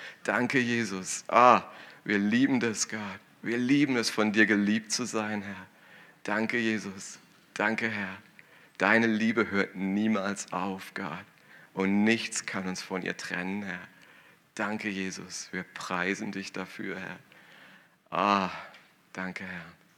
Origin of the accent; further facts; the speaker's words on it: Karlsruhe, Baden-Württemberg, Germany; born there; Aber noch länger her ist es, als ich hier geboren wurde in Karlsruhe, also so gesehen.